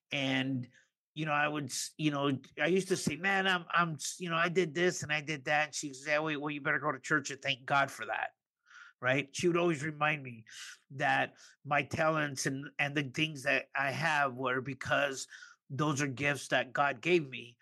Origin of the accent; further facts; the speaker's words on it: Mexico; now in Piru, United States; We're a immigrant family. We came from Mexico in 1972.